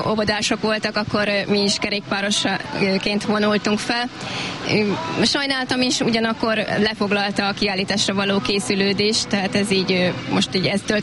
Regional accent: Kondoros, Békés, Hungary; now in Szőreg, Hungary; Én nem szőregi származású vagyok, Békés megyéből jöttem.

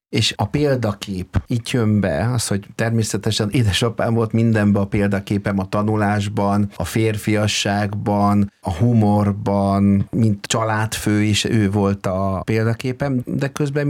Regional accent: Baranya, Hungary; Én Szigetvár mellett nőttem föl egy kis faluban, apukám Somogyapáti volt körzeti orvos

